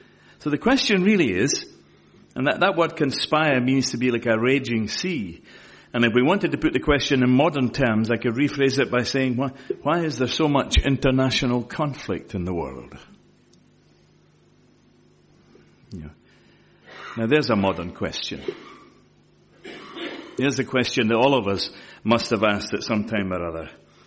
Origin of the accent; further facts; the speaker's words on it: Scotland, United Kingdom; a bit like being Scottish. You know, we think we are Jock Tamson's bairns, and we are